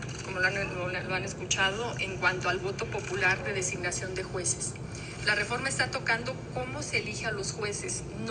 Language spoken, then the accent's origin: Spanish; Mexico; a todos, como ciudadanos mexicanos, nos conviene la independencia de los poderes judiciales